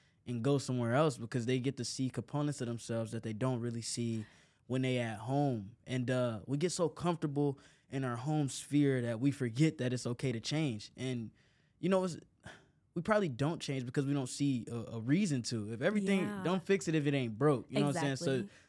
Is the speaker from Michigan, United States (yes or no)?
yes; Detroit, Michigan, United States; my biggest thing is I'm just from Detroit.